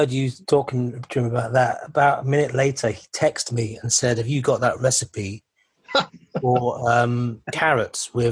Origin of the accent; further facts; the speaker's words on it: Chester, North West England, United Kingdom; I'm from Chester, actually, which is just down the road from Liverpool.